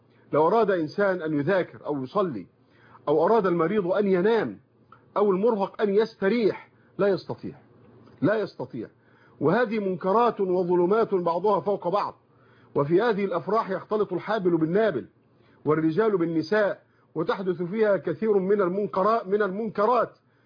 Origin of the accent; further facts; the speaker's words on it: Egypt; وإنما هي حتى موجودة عندنا في مصر